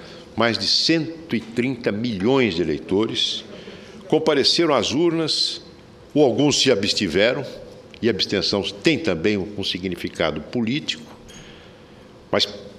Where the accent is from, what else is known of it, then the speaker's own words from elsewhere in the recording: São José do Rio Preto, São Paulo, Brazil; No meu estado de São Paulo, por exemplo, na minha cidade natal, São José do Rio Preto